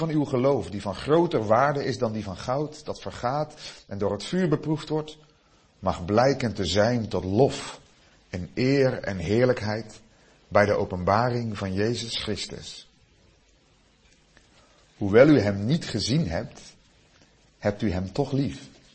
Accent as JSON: {"language": "Dutch", "town": "Goes", "region": "Zeeland", "country": "Netherlands", "tie": "born or raised there", "said": "ik kom oorspronkelijk uit Zeeland. Ja, dat is nog eens een gebied. Uit Goes. Daar heb ik de eerste 30 jaar van mijn leven gewoond."}